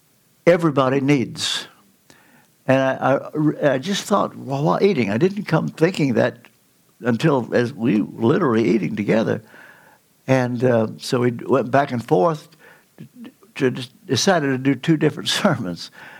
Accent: Kentucky, United States; You see, I'm from Kentucky. And I say that guardedly lest you feel inferior to me. I mean, actually, you can't help it that you were not born in Kentucky.

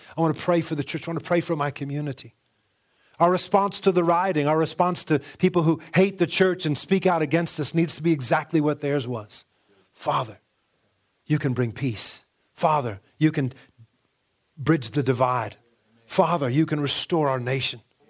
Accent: United States; But again, especially in our culture, being an American, I can say it, we don't pray enough.

